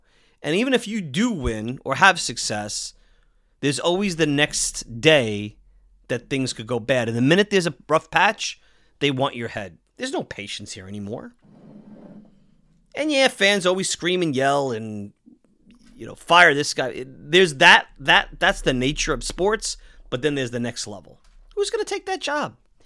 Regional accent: Brooklyn, New York, United States; I'm from Brooklyn. Forget about it. I'm from Brooklyn. Forget about it.

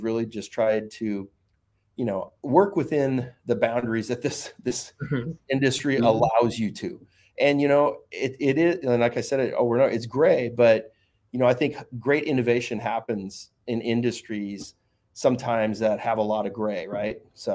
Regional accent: Washington, United States; My home state of Washington, there is no delivery.

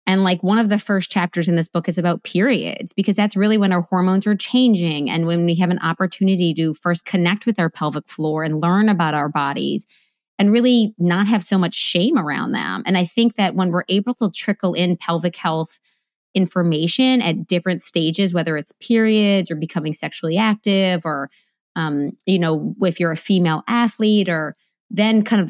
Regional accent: New Orleans, Louisiana, United States; I'm in New Orleans, Louisiana, which is my hometown

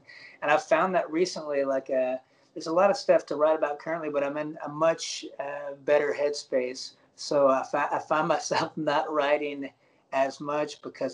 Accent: Alabama, United States; also born or lived in Nashville / Los Angeles; I was living in Los Angeles at the time. I'm from Alabama originally. I lived in Nashville for a handful of years

